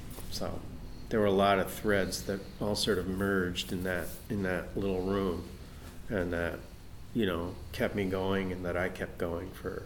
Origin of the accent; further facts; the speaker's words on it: New York City, New York, United States; working in theater in New York City, which is where I'm from. I'm from the East Coast.